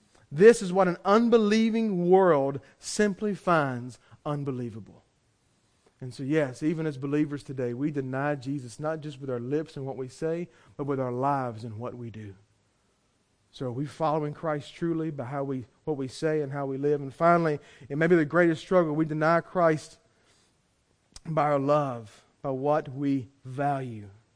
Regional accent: the South, United States; I was raised up in church. I'm a good person. I'm a Southerner.

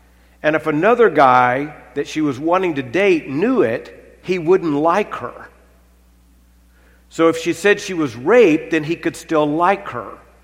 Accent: Arkansas, United States; But then I'm from Arkansas, so you can doubt that.

